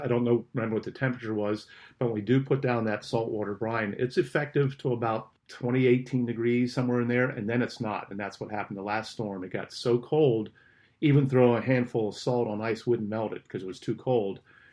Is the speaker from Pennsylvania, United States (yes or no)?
yes; Pennsylvania, United States; I grew up in Pennsylvania. They put chains on the school buses.